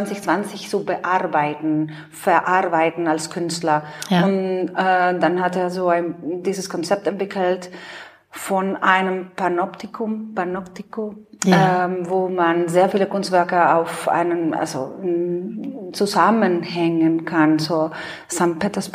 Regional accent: Monterrey, Nuevo León, Mexico; now in Cologne, Germany; komme ursprünglich aus Mexiko. Meine Heimatstadt heißt Monterrey. Ich komme nicht aus Mexiko-Stadt, wie alle anderen. Und bin ansässig in Köln schon seit sehr langer Zeit.

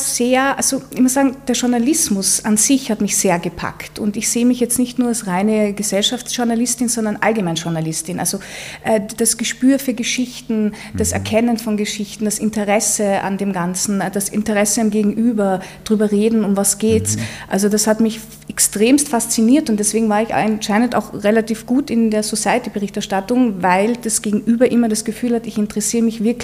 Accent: Carinthia, Austria; moved away as an adult; now in Vienna, Austria; Ich komme aus Kärnten, bin nach Wien zum Studieren gegangen.

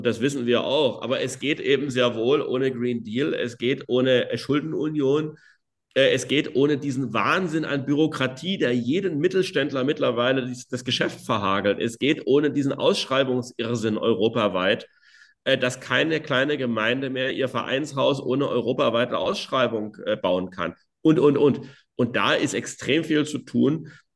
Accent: Germany; Und eben als Teil einer Familie und als Deutscher. Verwurzelt in dem, was ich ererbt habe

